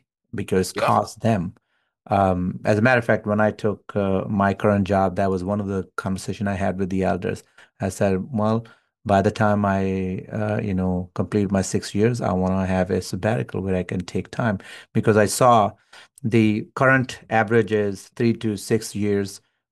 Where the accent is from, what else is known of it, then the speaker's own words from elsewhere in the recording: Pakistan; I'm from Pakistan.